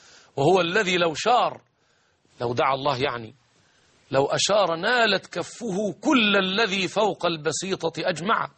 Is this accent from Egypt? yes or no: yes; Egypt; تباع عندنا في مصر، تباع في السعودية، وتباع في سوريا